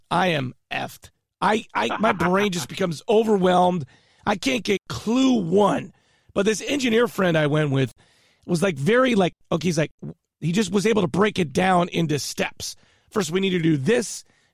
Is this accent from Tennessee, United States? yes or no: no; Whittier, California, United States; And you can't because I grew up in Whittier.